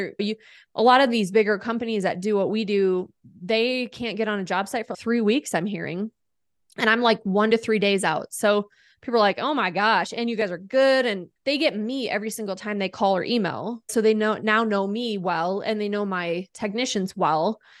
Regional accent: South Dakota, United States; now in Colorado, United States; So I'm from South Dakota. After college, I had to do my internship for my broadcasting degree. So I actually came out to Colorado to do that. I ended up staying.

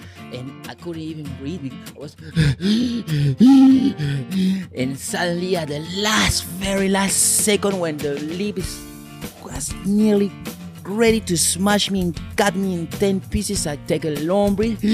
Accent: Lima, Peru; English is a second language; also born or lived in France; now in Australia; I'm a guy from Lima, Peru, born and bred in Lima, Peru.

